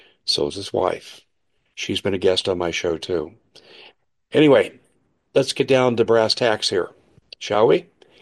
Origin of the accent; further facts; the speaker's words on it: Denver, Colorado, United States; when I was a little kid growing up in Denver, Colorado